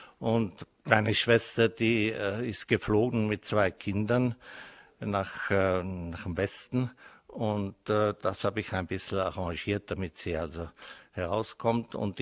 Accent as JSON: {"language": "German", "town": "Chlumec nad Cidlinou", "region": "Hradec Králové Region", "country": "Czechia", "tie": "born or raised there", "said": "Also meine Kindheit war in der Chlumetzer Gegend, in der Königgrätzer Gegend eigentlich, wo mein Vater also seine Besitzungen gehabt hat."}